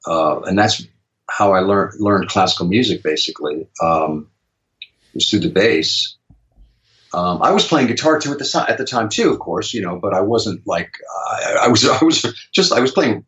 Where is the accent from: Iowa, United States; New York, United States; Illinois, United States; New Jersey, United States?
Illinois, United States; Chicago; also born or lived in East Coast; Well, I was born in the East Coast, but I think I call my home. My dad moved to Chicago when I just entered high school. So I went to high school in Chicago.